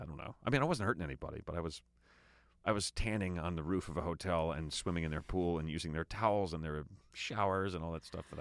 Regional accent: New Jersey, United States; I'm out here from Jersey trying to, can't find a job.

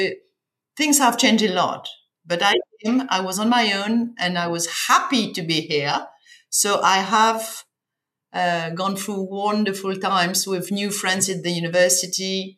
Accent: Mauritius; born there; I was born in Mauritius, a little tiny island in the Indian Ocean.

